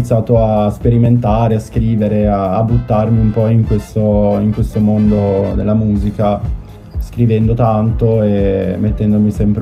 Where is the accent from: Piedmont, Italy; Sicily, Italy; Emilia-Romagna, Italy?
Piedmont, Italy; Alessandria; now in Milan, Italy; Io sono piemontese di Alessandria, anche se quando lo dico le persone non ci credono, perché sono molto scuro e non ho molto del Piemonte. Mamma è calabrese, infatti.